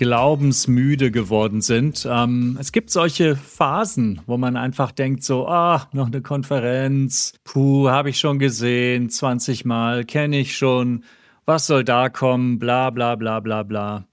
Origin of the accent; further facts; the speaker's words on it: Hamburg, Germany; aus Hamburg